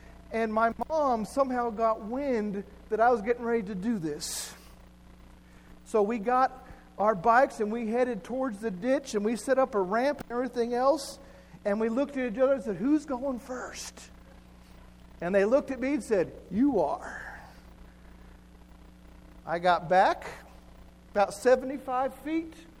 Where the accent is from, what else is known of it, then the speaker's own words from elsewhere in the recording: Albuquerque, New Mexico, United States; When I was growing up in Albuquerque, we had what's called ditches.